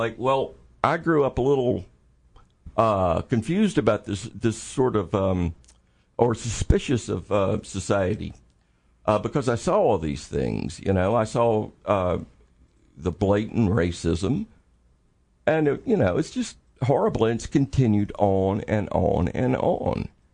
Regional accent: Columbus, Georgia, United States; I watched this stuff growing up, you know, because I grew up in Georgia. And so I grew up around it, you know.

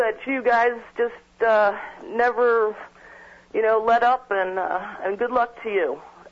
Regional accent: Brooklyn, New York, United States; now in Charlottesville, United States; But I'm a New York artist, and I was raised in Brooklyn and went to NYU for my master's.

